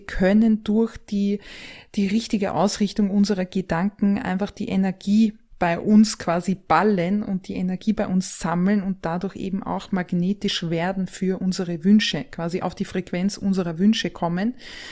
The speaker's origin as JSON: {"language": "German", "region": "Vienna", "country": "Austria", "said": "ich komme ursprünglich aus Wien, da bin ich auch momentan noch wohnhaft. Also momentan im Alter zwischen 20 und 30"}